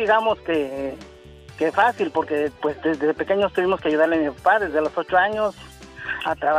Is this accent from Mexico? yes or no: yes; Chilpancingo, Guerrero, Mexico; Yo vengo de México, del estado de Guerrero, de la capital.